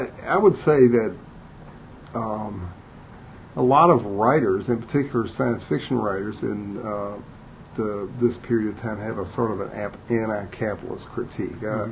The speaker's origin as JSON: {"language": "English", "region": "Upper South", "country": "United States", "said": "I'm somebody who came of age in the late 50s, early 60s. I'm from the Upper South."}